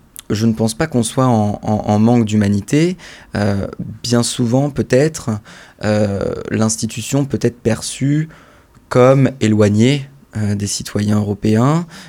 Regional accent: Rennes, Brittany, France; Je viens de Rennes

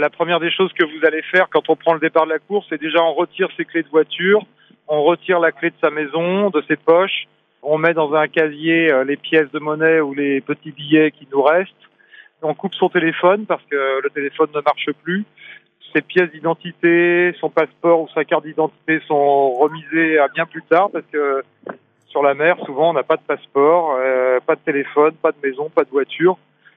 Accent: Saint-Malo, Brittany, France; Je suis né à Saint-Malo, donc j'ai été bercé par les routes du Rhum.

